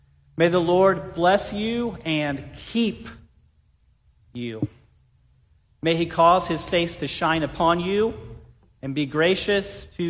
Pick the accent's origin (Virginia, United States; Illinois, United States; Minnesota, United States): Illinois, United States; Danville; born there; I was born in Danville, Illinois.